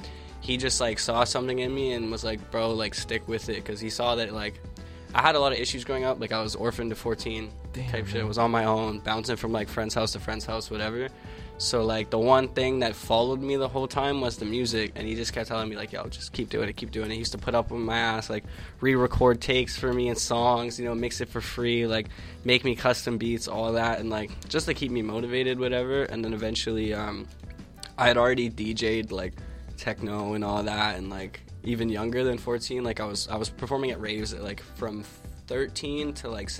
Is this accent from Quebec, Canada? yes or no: yes; Montreal, Quebec, Canada; I'm an artist who's actually from here. I'm from Montreal. I started making music here